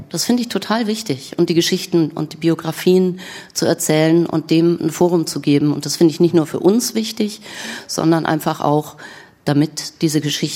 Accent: West Germany, Germany; ich bin auch aus dem Westen

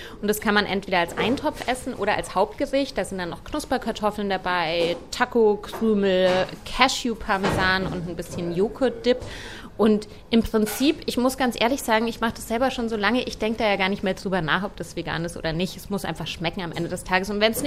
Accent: Bavaria, Germany; Ich komme ja ursprünglich aus Bayern, das ist so ein bisschen meine Kindheitsküche.

